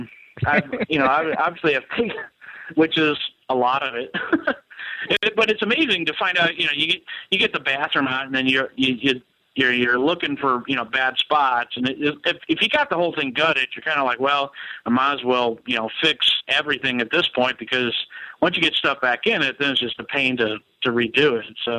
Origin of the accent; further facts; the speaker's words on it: Lima, Ohio, United States; now in Cincinnati, United States; I grew up in Lima, which is real close to Jackson Center.